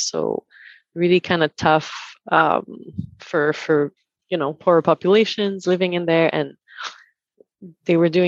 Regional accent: Montreal, Quebec, Canada; I grew up in Montreal.

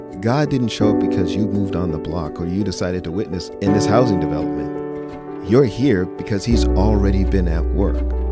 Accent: Boston, Massachusetts, United States; I didn't move out of Boston until after college when I lived in D.C. for a couple of years. But up until then, you know, Boston public schools, Latin.

